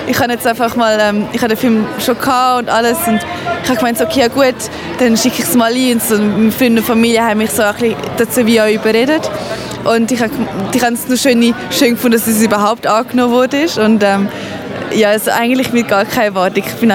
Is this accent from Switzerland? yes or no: yes; Switzerland; weil ich bin da in der Schweiz geboren und aufgewachsen.